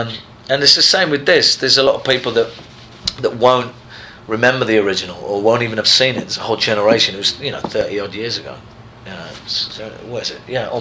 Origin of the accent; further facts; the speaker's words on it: United Kingdom; I'm not as big a soccer fan as people might imagine, being British.